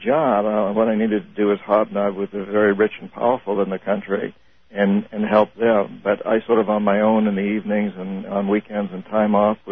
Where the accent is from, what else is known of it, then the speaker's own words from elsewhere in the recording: New Hampshire, United States; it's just been a fascination of mine since I was a little kid growing up in New Hampshire.